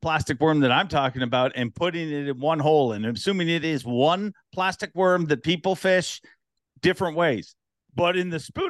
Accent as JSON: {"language": "English", "country": "Canada", "said": "I mean, I'm from Canada. I think it's a prerequisite."}